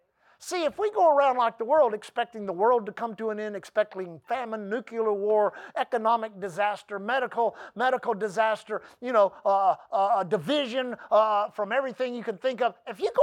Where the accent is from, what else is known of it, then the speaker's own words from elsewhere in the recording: Texas, United States; I always used to use the Houston Oilers as an example because I grew up on the Gulf Coast of Texas.